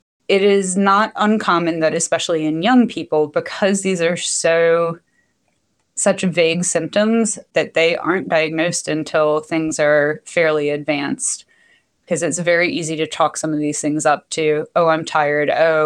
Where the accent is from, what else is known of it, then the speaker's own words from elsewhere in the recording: Wilmington, United States; I grew up in Wilmington, so I always wanted to be able to come back here and take care of my community if the stars aligned.